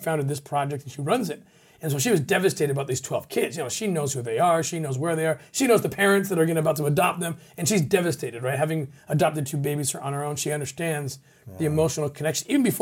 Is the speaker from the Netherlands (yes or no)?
yes; Netherlands; English is a second language; I'm a Dutch. I'm from Holland.